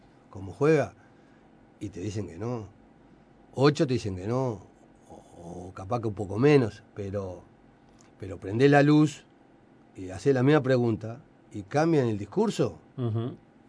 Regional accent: Uruguay; Que eso es lo que aspiro como uruguayo que soy.

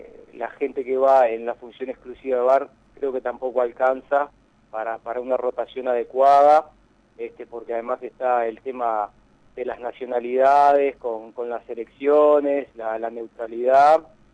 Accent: Uruguay; el sentimiento como uruguayo

